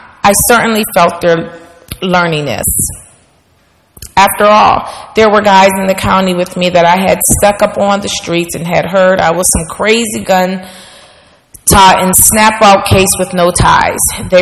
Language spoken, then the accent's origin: English; Homewood, Pennsylvania, United States; also born or lived in Wilkinsburg; our schools growing up in Homewood and Wilkinsburg.